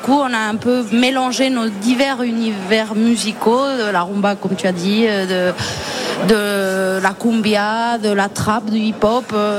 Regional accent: Spain; also born or lived in Morocco; Je suis née au Maroc, j'ai grandi en Espagne.

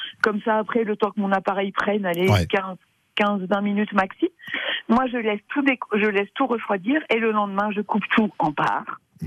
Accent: Normandy, France; vous vous souvenez, je suis normande.

